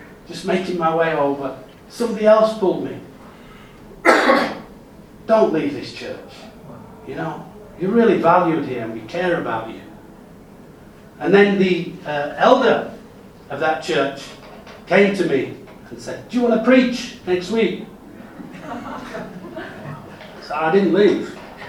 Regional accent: United Kingdom; I'm British. I do speak English.

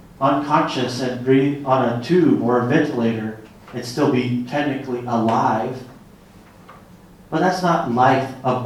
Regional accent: Texas, United States; accent: Southern; Because Jesus, that's my Southern again. I'm sorry. Jesus. Growing up in Texas, we went to a Baptist.

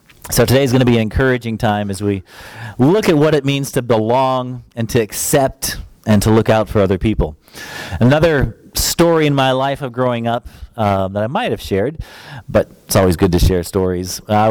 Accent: Minnesota, United States; also born or lived in Florida; But in that time, we moved from Florida, the south, up to Minnesota, and that's kind of home now for me.

